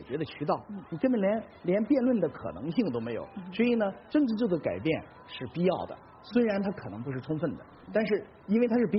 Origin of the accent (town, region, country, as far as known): China